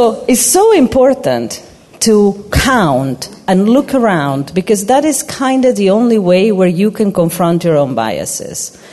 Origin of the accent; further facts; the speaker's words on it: Argentina; English is a second language; now in United Kingdom; I come from Argentina. I am the granddaughter of Italian immigrants and Spanish immigrants, and I'm also an immigrant myself that has been in the UK for 23 years.